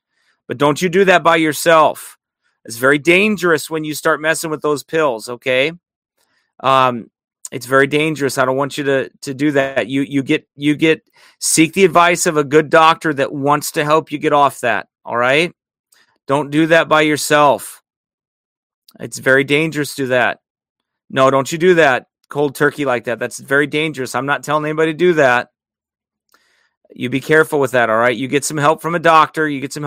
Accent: Quad Cities, United States; now in Minnesota, United States; Well, I am from the Quad Cities. I got saved by the grace of God when I was 25 years old. I'm now 42. I've been saved 17 years. And praise God, I'm in Minnesota now, but I'm from the Quad City area.

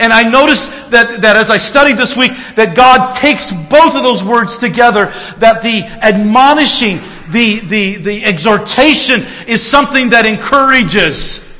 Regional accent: the South, United States; I'm from the South, and so what? Barbecue, right?

